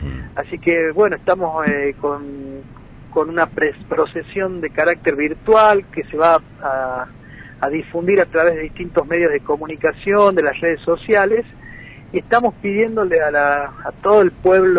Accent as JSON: {"language": "Spanish", "country": "Argentina", "said": "Nosotros también como argentinos, como miembros de esta región"}